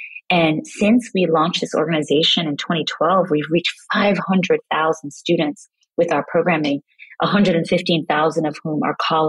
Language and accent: English; Kingston, Surrey, Jamaica; also born or lived in Brooklyn, New York, United States; I grew up partly in Kingston, Jamaica and Brooklyn, New York